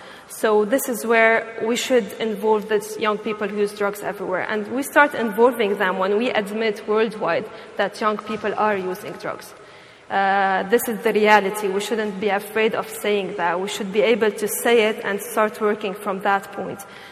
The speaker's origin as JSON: {"language": "English", "country": "Lebanon", "tie": "born or raised there", "second_language": "English", "said": "I was raised in Lebanon, and I worked on drug prevention for a long, long while."}